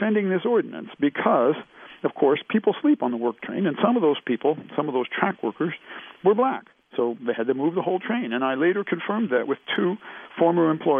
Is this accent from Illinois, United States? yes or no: yes; Decatur, Illinois, United States; Now, growing up in Decatur as a kid, I was aware that these little towns like Niantic and Monticello and Pena and so on were all white.